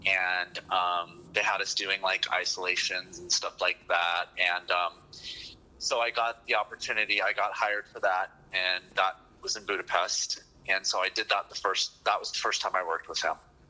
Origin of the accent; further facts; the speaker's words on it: San Diego, California, United States; I grew up in San Diego, and I got scholarship down there.